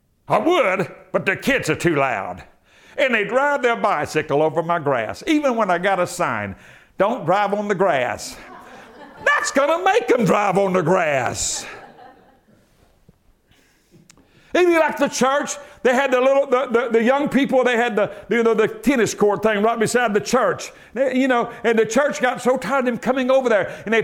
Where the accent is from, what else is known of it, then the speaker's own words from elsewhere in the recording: the South, United States; I was raised in the South, okay? I know all of that stuff that goes on.